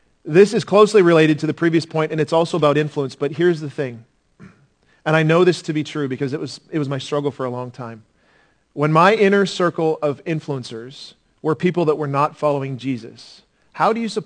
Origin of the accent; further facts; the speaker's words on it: Ontario, Canada; I'm from Ontario. I'm supposed to be insensitive, right?